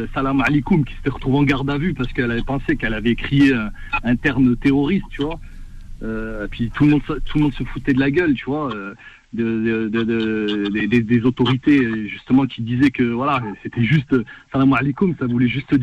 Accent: Nîmes, Occitanie, France; Regarde, moi je suis de Nîmes.

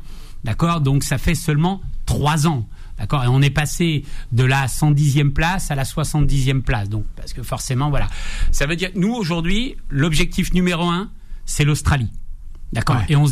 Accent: France; born there; Moi-même, je suis franco-algérien, je suis né en France

